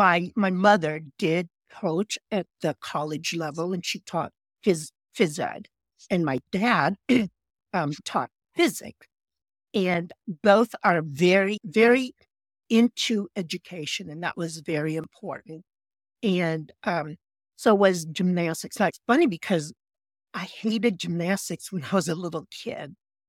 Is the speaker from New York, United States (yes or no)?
no; Bloomington, Illinois, United States; small number of Asians and Filipinos, especially Filipinos, in the area I grew up in, the Midwest. I grew up in Bloomington, Illinois. The Vietnam War was new still. And so being Asian was not really very acceptable.